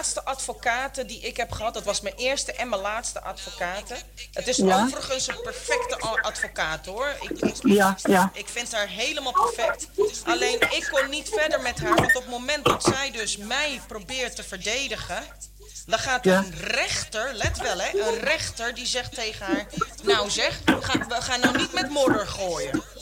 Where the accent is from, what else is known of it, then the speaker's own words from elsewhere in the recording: Netherlands; born there; Ik ben als Nederlander geboren.